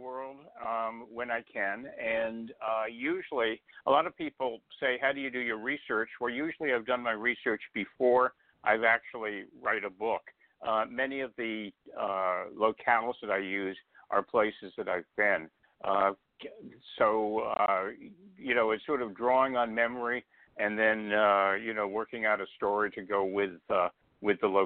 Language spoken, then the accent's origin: English; Manhattan, New York, United States; born there; I was born in Manhattan.